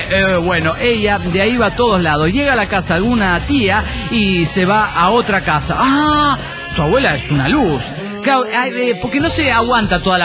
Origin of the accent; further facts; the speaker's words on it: El Bolsón, Río Negro, Argentina; del Bolsón Argentina.